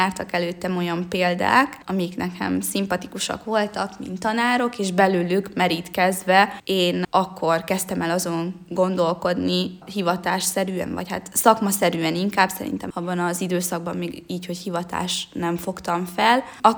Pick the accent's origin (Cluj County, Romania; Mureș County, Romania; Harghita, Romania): Mureș County, Romania; Marossárpatak; Marossárpatakon nevelkedtem, és igazi falusi gyerekkorom volt